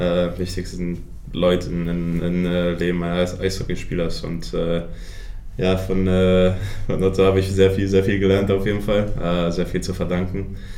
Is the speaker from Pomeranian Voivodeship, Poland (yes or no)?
yes; Gdańsk, Pomeranian Voivodeship, Poland; now in Germany; Ja, damals gab es schon paar polnische Spieler hier, die auch aus Danzig kamen und meine Eltern kannten die Eltern von denen und dadurch sind wir hier in Kontakt gekommen und das war meine erste Stelle in Deutschland